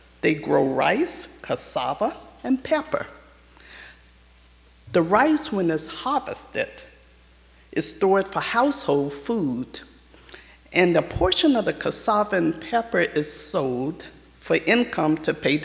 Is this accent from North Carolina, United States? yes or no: yes; Bolton, North Carolina, United States; I was born and raised in Bolton, North Carolina.